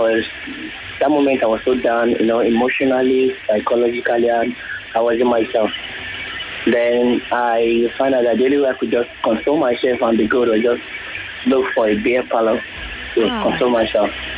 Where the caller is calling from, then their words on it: Sweden; I'm calling from Sweden.